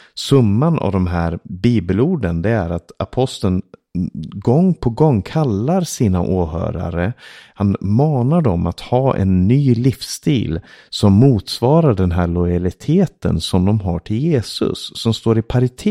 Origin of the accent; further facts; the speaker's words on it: Stockholm, Stockholm County, Sweden; jag kommer från Stockholm. Och kanske framförallt om jag säger att jag växte upp i Rinkeby.